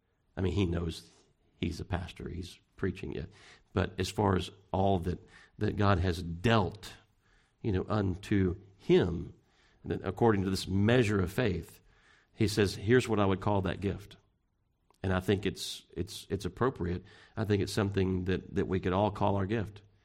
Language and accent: English; Pasadena, Texas, United States; born there; You know, I was born in Pasadena, so I'm not far, not California, but Texas. Born pretty close by, you know, so I'm not too far away.